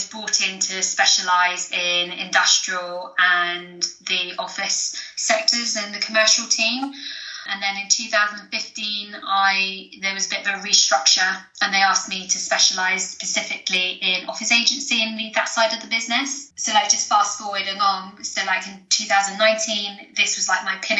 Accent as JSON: {"language": "English", "country": "United Kingdom", "tie": "born or raised there", "said": "But yeah, I am actually born in the UK, lived here all of my life."}